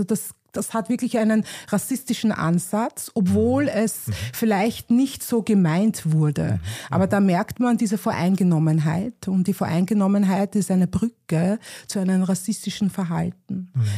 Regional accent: Vienna, Austria; ich bin Wienerin

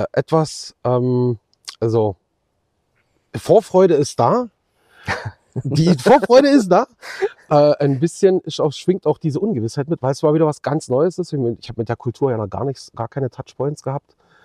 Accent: East Germany, Germany; Ich komme ja aus dem Osten, aber in der DDR konntest du ja eh nicht raus aus dem Land

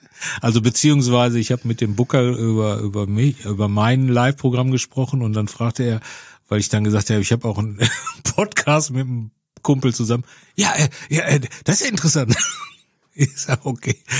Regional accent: Bochum, North Rhine-Westphalia, Germany; Ich komme aus Bochum. Ich kenne alle Perspektiven in Bochum.

